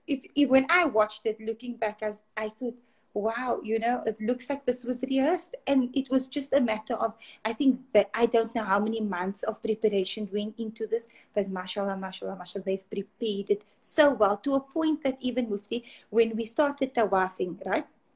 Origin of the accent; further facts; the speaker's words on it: Riyadh, Riyadh Province, Saudi Arabia; just book your ticket to Jeddah, because I'm from Riyadh, I'm based in Riyadh.